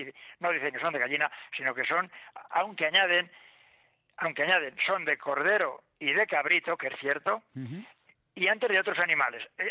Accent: Castilla-La Mancha, Spain; yo en mi pueblo, que es en la provincia, en un pueblecito de la provincia de Guadalajara, muy pequeño, he recuperado cosas antiguas.

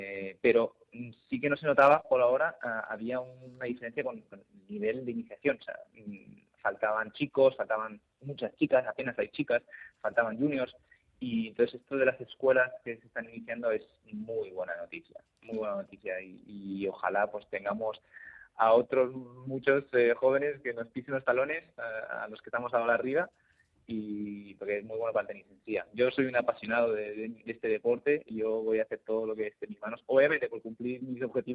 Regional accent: Madrid, Community of Madrid, Spain; yo que soy más madrileño que el cocido

